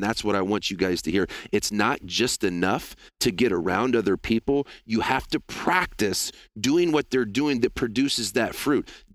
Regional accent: Terre Haute, Indiana, United States; I'm from Terre Haute, Indiana, and this is not a shot at my hometown. I love my hometown.

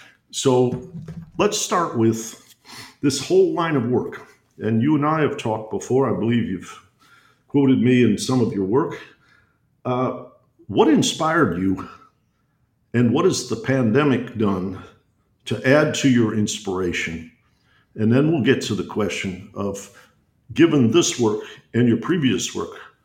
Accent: Detroit, Michigan, United States; grew up in Michigan. He was from East Lansing. I was from Detroit.

